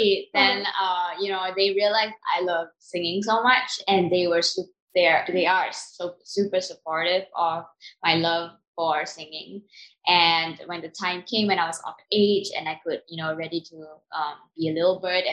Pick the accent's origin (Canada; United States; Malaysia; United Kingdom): Malaysia; also born or lived in Singapore; I'm originally from Malaysia and Singapore